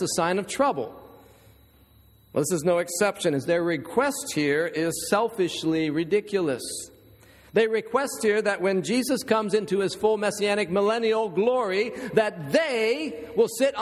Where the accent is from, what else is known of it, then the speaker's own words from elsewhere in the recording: Ohio, United States; because when I grew up in Ohio in the winter, I was glad that February was a short month.